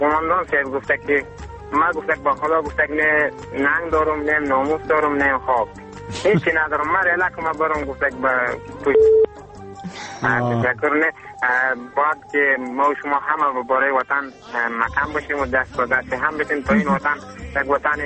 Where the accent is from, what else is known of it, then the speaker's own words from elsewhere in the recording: Afghanistan; ما همه افغانیم